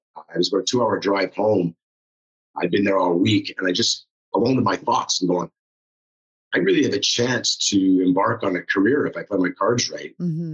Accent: Montreal, Quebec, Canada; growing up in Montreal, it's kind of tough not to be involved in hockey.

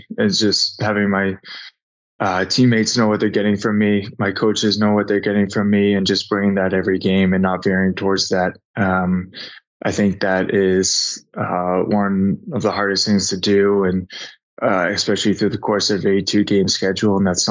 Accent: Biddeford, Maine, United States; now in Boston, United States; He has a place in Kennebunk, where I grew up in Biddeford, the next town over.

